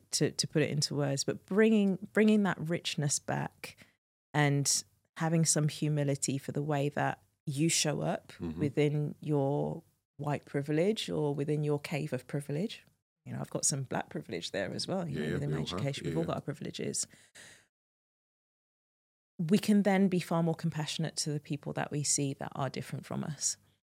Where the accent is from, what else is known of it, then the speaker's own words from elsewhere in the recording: Birmingham, West Midlands, United Kingdom; I'm black girl from Birmingham. This is the box that I've been put in. I'm British. I'm of Jamaican heritage. I'm of Caribbean heritage.